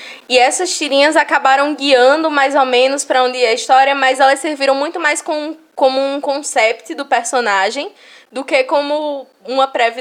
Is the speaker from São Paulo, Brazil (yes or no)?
no; Rio Grande do Norte, Brazil; só tem comida que só se tem no Siridó, que é o lugar de onde eu vim.